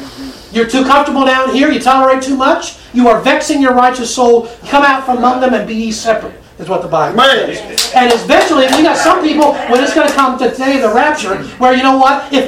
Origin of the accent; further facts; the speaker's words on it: Kentucky, United States; I'm from Kentucky.